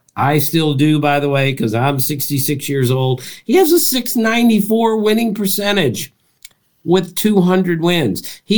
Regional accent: East Coast, United States; because I grew up on the East Coast, I'm not cold

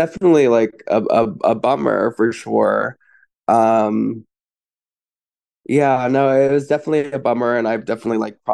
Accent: Kansas City, United States; any of the community that, you know, I grew up in Kansas City around.

